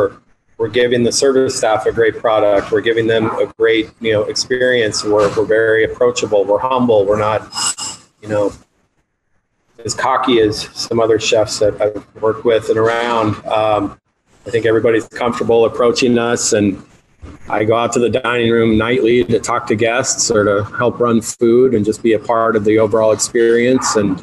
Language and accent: English; Santa Barbara, California, United States; We're, I believe, fifth generation here in Santa Barbara. So I'm proud of that.